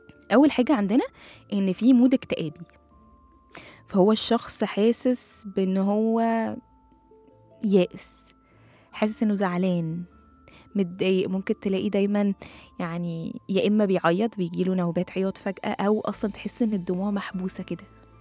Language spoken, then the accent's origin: Arabic; Egypt; أو زي ما احنا كده بنقول كمصريين سدد نفسه